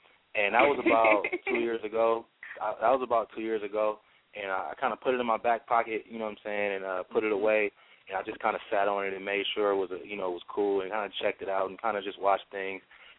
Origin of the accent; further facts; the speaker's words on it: Los Angeles, California, United States; Yeah, that's correct. Born and raised here in L.A.